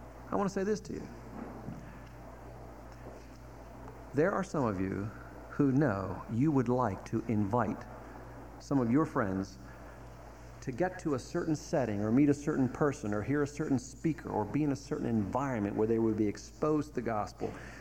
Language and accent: English; Baltimore, Maryland, United States; growing up in Baltimore, the church we went to for most of our lives was across town from Baltimore.